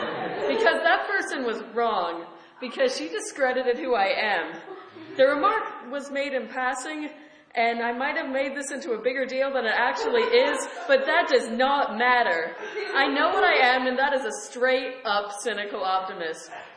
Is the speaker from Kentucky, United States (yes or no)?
no; Mendocino, California, United States; I'm from Mendocino